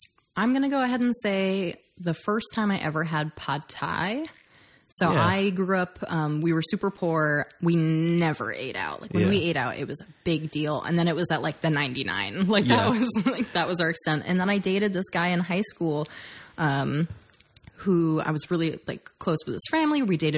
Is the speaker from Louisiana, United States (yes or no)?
no; Hampton, New Hampshire, United States; Cause I grew up in Hampton. Like I went to Winnicott